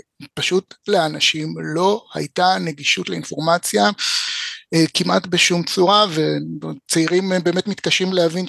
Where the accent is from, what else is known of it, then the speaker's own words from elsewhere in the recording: Ra'anana, Central District, Israel; אני בא מבית ימני, אבל זה לא בית קלאסי. זאת אומרת, מצד אחד כאילו עברתי את המסלול הקלאסי של הציונות הדתית, למדתי, גדלתי ברעננה